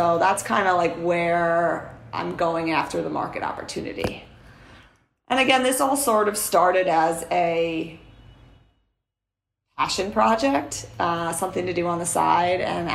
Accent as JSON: {"language": "English", "town": "New York City", "region": "New York", "country": "United States", "tie": "born or raised there", "said": "inspired by my hometown, which is Rockaway Beach, Queens, which is such a unique place because it's a city. It's a city beach. It's a beach on the Atlantic Ocean in New York City."}